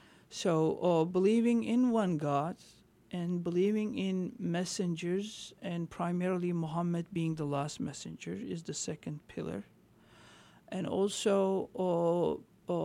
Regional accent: Istanbul, Turkey; born there; English is a second language; For instance, I was born in Istanbul.

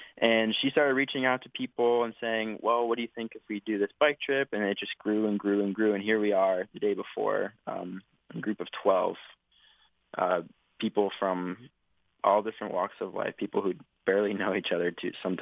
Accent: Maine, United States; grew up biking a lot. I'm originally from Maine.

